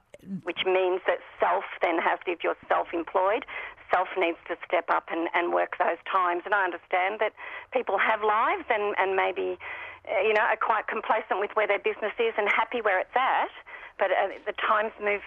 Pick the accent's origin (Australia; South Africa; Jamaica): Australia; Melbourne, Victoria; I come from Melbourne metro area, and I was quite shocked when I came down here